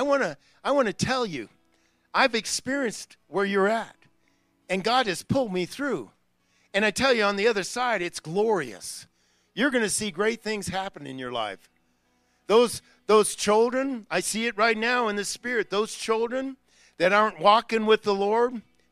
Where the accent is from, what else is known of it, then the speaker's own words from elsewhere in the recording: Durango, Colorado, United States; And here in Gunnison, you know, I'm from Durango.